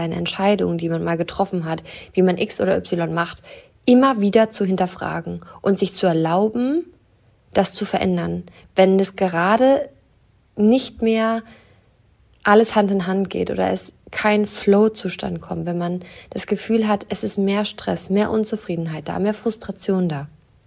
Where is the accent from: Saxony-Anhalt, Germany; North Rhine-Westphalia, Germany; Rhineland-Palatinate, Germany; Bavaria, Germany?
Saxony-Anhalt, Germany; ich komme ja aus dem Osten, aus der Nähe von Salzwedel, also aus der Nähe von Magdeburg, Wolfsburg, die Richtung.